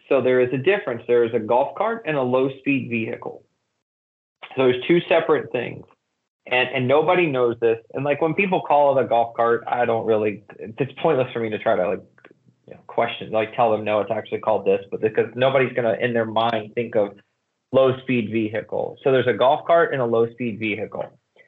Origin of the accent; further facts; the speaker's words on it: Charlotte, North Carolina, United States; moved away as an adult; now in Cincinnati, United States; No, I'm from Charlotte originally, but I have been in Cincinnati since 2008. I came here with the company I used to work for right out of college